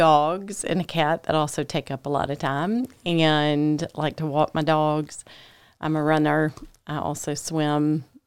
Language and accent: English; Atlanta, Georgia, United States; born there; now in Augusta, United States; I was born in Atlanta and then went off to college and came to Augusta for medical school. And I've been here ever since, so for 30 years.